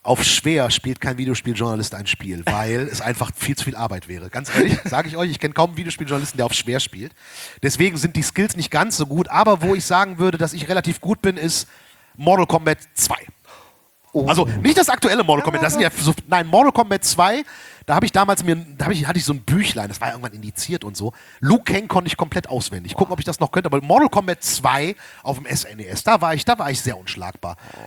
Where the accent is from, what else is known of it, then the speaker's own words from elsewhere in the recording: Erkrath, North Rhine-Westphalia, Germany; ich komme aus Erkrath, da gibt es ja relativ viele Höfe